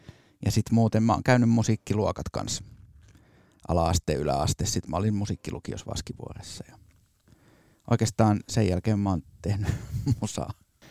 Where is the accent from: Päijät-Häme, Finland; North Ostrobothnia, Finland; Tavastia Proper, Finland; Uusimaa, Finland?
Uusimaa, Finland; Korso; mä kävin Korsossa, mistä mä oon kotoisin, just ala- ja yläasteen